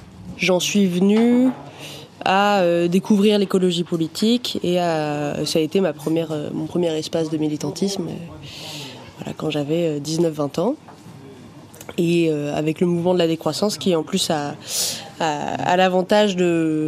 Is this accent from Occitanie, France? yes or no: no; Lyon, Auvergne-Rhône-Alpes, France; now in Valence, France; j'ai 28 ans. J'habite à Valence depuis 3 ans et demi et je suis originaire de Lyon.